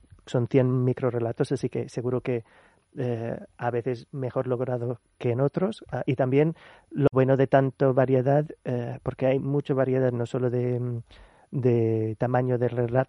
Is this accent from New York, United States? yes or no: yes; New York, United States; moved away as an adult; now in Spain; yo soy neoyorquino de pura cepa, que yo nací en el mismo hospital donde nació mi mamá, y mi abuela nació en Manhattan antes de que construyeran el hospital, así que somos pueblerinos de Nueva York, pero llevo mucho tiempo, o sea que yo me mudé a España